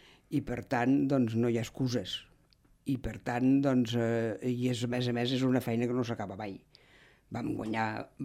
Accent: Cala Verònica, Balearic Islands, Spain; Jo soc de Cala Verònica.

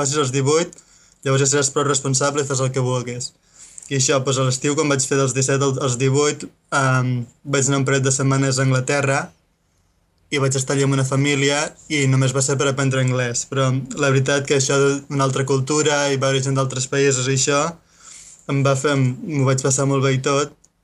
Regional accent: La Vilella, Catalonia, Spain; now in United States; Però sí, tots els meus anys de quan era petit, a la Vilella.

